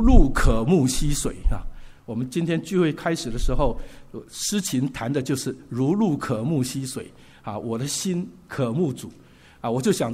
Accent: Taiwan; 我说我是从台湾来的

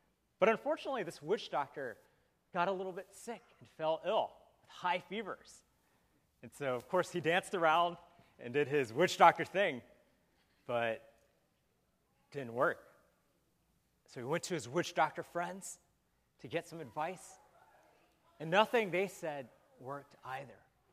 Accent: Atlanta, Georgia, United States; born there; Taiwan, which is my ancestral land, even though I was born in Atlanta.

